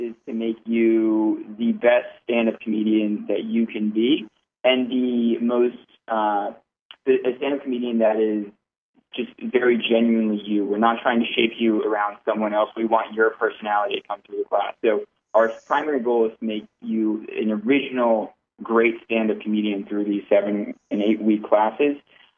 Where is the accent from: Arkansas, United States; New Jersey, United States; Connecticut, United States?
New Jersey, United States; How you guys, I'm from Passaic County, so I know that's how we do things right up there.